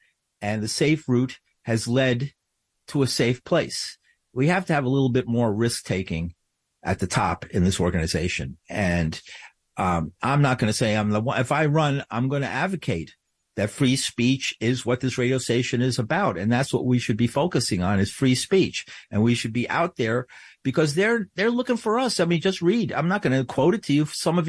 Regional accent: New York, United States; I grew up in New York. Spent my whole life here.

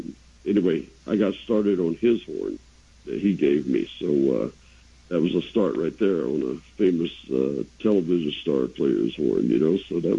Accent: Mount Airy, North Carolina, United States; I grew up in Mount Airy, North Carolina, and that was the home of Andy Griffith.

